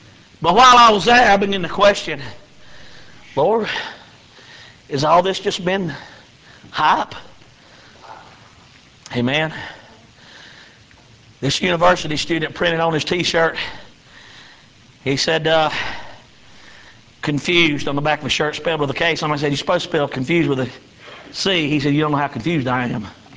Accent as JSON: {"language": "English", "region": "North Carolina", "country": "United States", "said": "We're from North Carolina up in the mountains"}